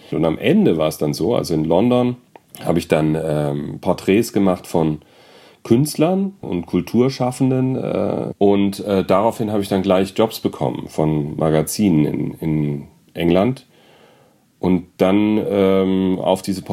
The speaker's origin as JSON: {"language": "German", "town": "Frankfurt am Main", "region": "Hesse", "country": "Germany", "said": "Und ich komme aus Frankfurt am Main."}